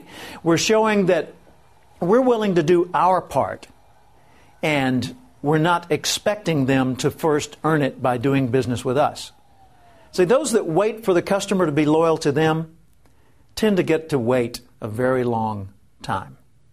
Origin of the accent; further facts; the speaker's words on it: Little Rock, Arkansas, United States; now in Tulsa, United States; So years ago, I moved from Little Rock, where I grew up in Arkansas, to Tulsa, Oklahoma.